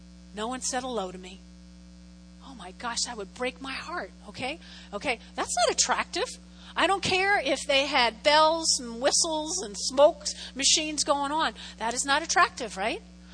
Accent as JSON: {"language": "English", "region": "New Jersey", "country": "United States", "said": "I'm from North Jersey, right?"}